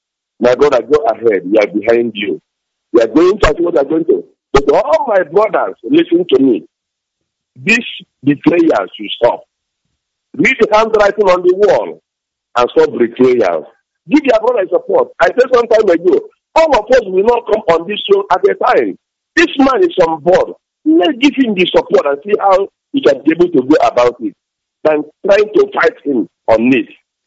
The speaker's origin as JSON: {"language": "English", "town": "Azobu", "region": "Anambra", "country": "Nigeria", "said": "am calling from Zoo. I'm a Biafran. And I come from Azobu, in Anambra State."}